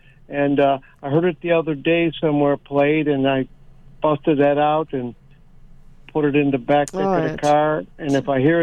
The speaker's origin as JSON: {"language": "English", "town": "Chicago", "region": "Illinois", "country": "United States", "said": "They're from Cleveland. Mm-hmm. I'm from Chicago."}